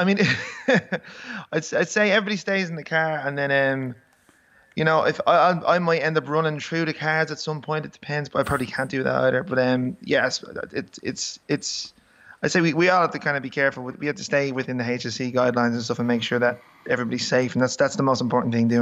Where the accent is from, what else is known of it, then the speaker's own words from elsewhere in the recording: Dublin, Leinster, Ireland; I wrote this song about kind of growing up in Dublin and kind of. Having music as the one thing that I always wanted